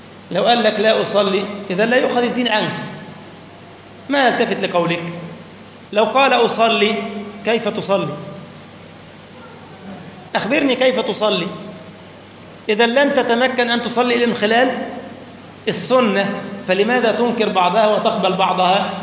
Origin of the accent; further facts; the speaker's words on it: Egypt; والطحال كذلك دم، نأكله، بيسموه الإخوة حلويات عندنا في مصر